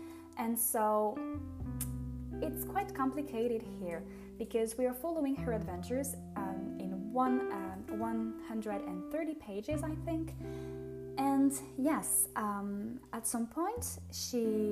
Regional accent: France; accent: French; English is a second language; Being French and having my French accent when I say names

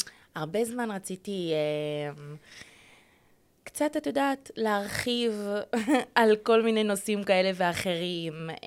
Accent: Beersheba, Southern District, Israel; moved away as an adult; now in Ramat Gan, Israel; כן. אני עברתי, עזבתי את הבית בגיל 22. 7 שנים. כן, אני מבאר שבע.

